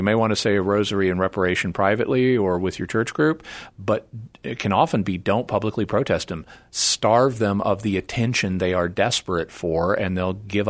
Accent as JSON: {"language": "English", "region": "Arkansas", "country": "United States", "tie": "born or raised there", "also_born_or_lived": "Texas", "said": "I was born in Texas, raised in Arkansas, and I have most of my family is in Texas, so I go back and forth a lot."}